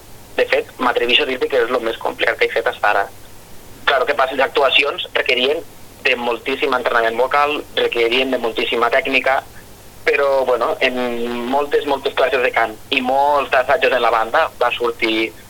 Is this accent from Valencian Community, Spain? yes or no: yes; Rossell, Valencian Community, Spain; jo sempre tenia al cap poder cantar en la banda del meu poble, en la banda que jo toco, o sigui, la banda d'aquí de Rossell